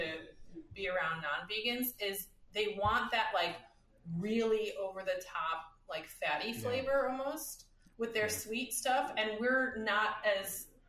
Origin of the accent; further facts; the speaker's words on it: Midwest, United States; So I grew up in the Midwest.